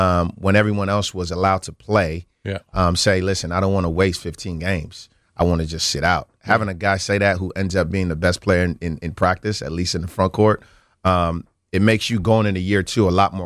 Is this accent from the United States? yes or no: no; Nigeria; I wouldn't be here without the culture that, you know, I have being a Nigerian.